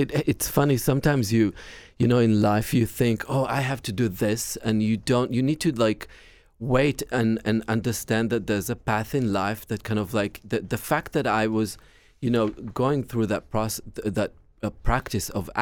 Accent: Israel; because they were worried about my accent and the fact that I didn't have enough experience in film. So I remember I was like, okay, if I can't even do that, you know, play those parts, what am I going to do? So I had to give up on my dream to become an actor. It wasn't easy. I moved back to Israel.

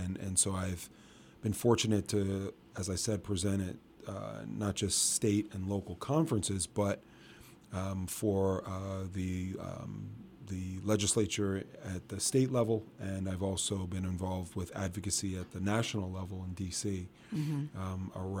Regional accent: New Jersey, United States; also born or lived in New York; So I was born in New York, grew up in Jersey, and came to the Lehigh Valley to go to Lafayette College.

